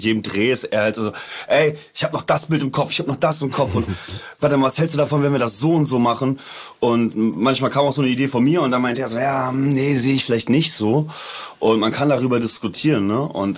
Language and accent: German; Hamburg area, Germany; das, wo ich her bin. Also das ist Vorort von Hamburg